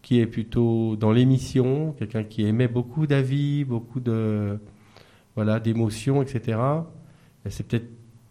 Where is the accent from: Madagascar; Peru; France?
France; Rennes, Brittany; il y avait un centre à Rennes, on vient de Rennes